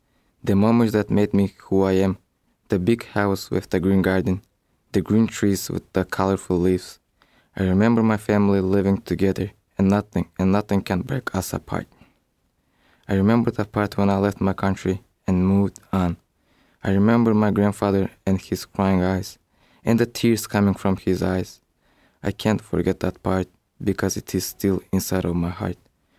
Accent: Russia; I'm from Russia, and I'm reading a poem, I Remember.

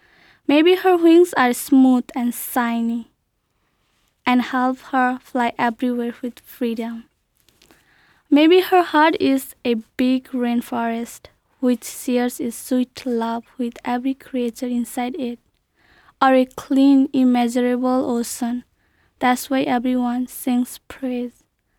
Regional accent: Nepal; and I am from Nepal.

